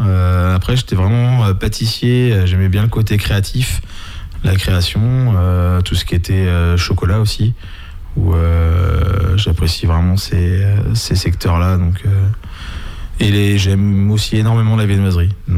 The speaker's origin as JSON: {"language": "French", "town": "Saint-Julien-de-Concelles", "region": "Pays de la Loire", "country": "France", "tie": "born or raised there", "said": "j'ai grandi à Saint-Julien-de-Concelles. Mes parents étaient installés en boulanger-pâtisserie."}